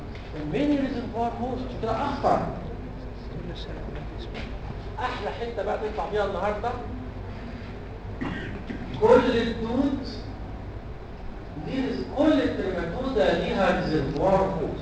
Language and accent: Arabic; Egypt; ما كملوش عندنا في مصر.